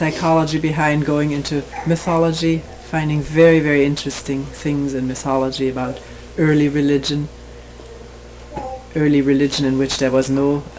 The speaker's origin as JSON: {"language": "English", "country": "Germany", "tie": "born or raised there", "said": "I grew up in Nazi Germany, half Jewish. The three children were baptized in Protestant church"}